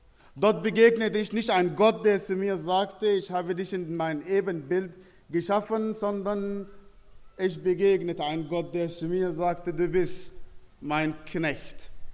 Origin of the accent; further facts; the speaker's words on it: Sudan; Ich bin nicht von hier, ich komme ursprünglich aus dem Sudan, das war das größte Land Afrikas mit vielen Problemen und vielen Spannungen. Ich bin in einer muslimischen Familie geboren